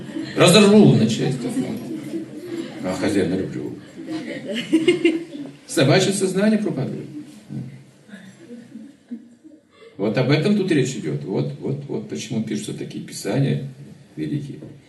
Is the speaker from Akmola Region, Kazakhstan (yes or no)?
no; Kurday, Jambyl Region, Kazakhstan; born there; Я родился в Курдае. Всю жизнь я знаю об этом, что я курдайский.